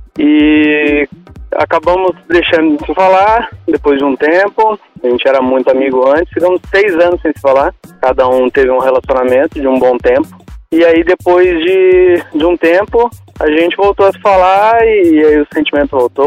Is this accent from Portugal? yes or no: no; Bauru, São Paulo, Brazil; now in Garopaba, Brazil; Eu sou de Bauru, agora moro em Garopaba.